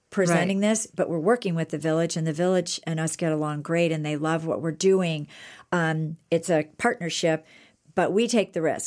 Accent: Canfield, Ohio, United States; One is a very new singer-songwriter from my hometown in Ohio, from Canfield, Ohio.

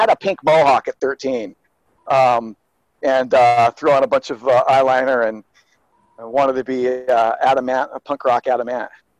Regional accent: Olympia, Washington, United States; Well, you know, it was the early 80s. It's not that I want to date myself. I was 5 as a teenager. No, it was a small town.

